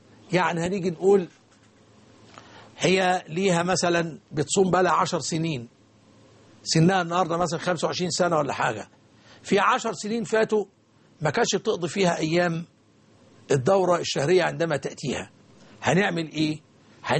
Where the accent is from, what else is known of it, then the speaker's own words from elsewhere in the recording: Egypt; عندنا في مصر